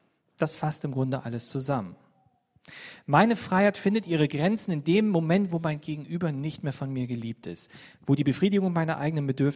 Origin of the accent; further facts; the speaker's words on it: Berlin, Germany; Wenn wir als Berliner, als moderne, postmoderne, postpostmoderne, was auch immer, wir sind einfach als Berliner